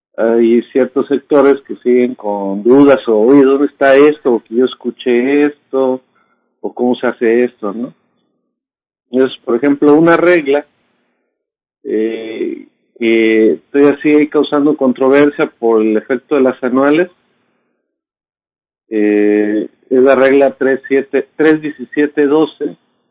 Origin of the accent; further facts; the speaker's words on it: Mexico; o como buenos mexicanos, día lunes, que se vence la presentación